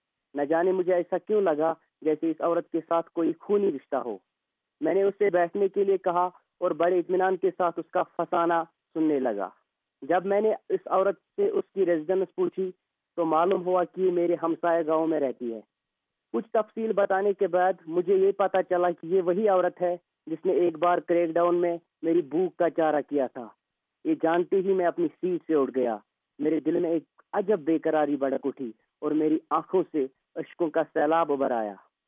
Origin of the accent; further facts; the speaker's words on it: Pulwama, Jammu and Kashmir, India; اور میں Indian occupied Kashmir کے ضلع پلوامہ کا رہنے والا ہوں. میری پیدائش 1991 میں ہوئی.